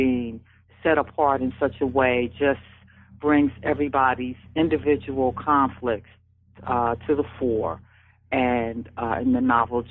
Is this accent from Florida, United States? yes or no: no; Philadelphia, Pennsylvania, United States; Because we were raised in West Philadelphia.